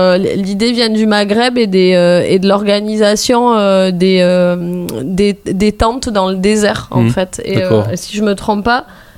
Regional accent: Mont-de-Marsan, Nouvelle-Aquitaine, France; born there; Je suis aussi une Charentaise d'adoption, mais je suis originaire des Landes. Je suis née à Mont-de-Marsan.

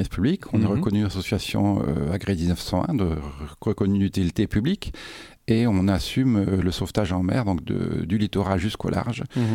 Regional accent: Brittany, France; je suis né en Bretagne, je suis d'origine bretonne. J'ai vécu mes plus jeunes années en Bretagne et mon travail m'a fait me déplacer dans différentes régions.

